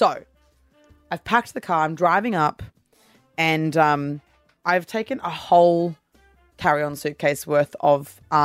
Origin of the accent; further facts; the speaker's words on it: Queensland, Australia; How being in my hometown, like being in Brisbane, Gold Coast, Queensland, like being up there.